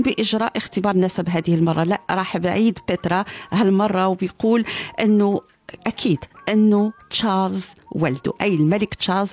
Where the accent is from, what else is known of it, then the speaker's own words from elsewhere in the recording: Morocco; بعرف انه مهرجان عندنا في المغرب كمان بيقام في هذه الايام